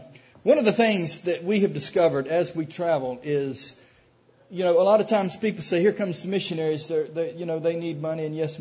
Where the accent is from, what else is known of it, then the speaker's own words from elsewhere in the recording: Alma, Georgia, United States; But I am from Alma, and I just am excited to be here.